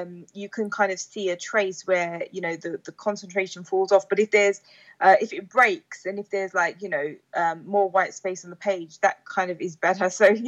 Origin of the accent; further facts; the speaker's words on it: United Kingdom; I had a short called Things I'm Asked as a British Muslim.